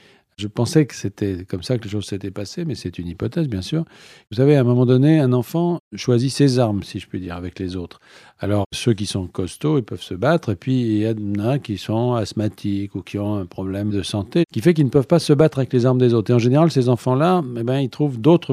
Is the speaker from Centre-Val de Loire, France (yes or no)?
yes; Bourges, Centre-Val de Loire, France; born there; Je suis né à Bourges, comme lui. Pas loin de sa maison natale, d'ailleurs